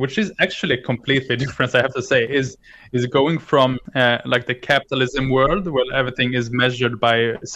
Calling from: Jönköping, Jönköping County, Sweden; I'm in Sweden, in a city called Jönköping.

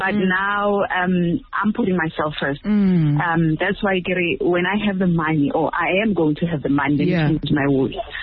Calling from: Pretoria, Gauteng, South Africa; Yeah, in Pretoria.

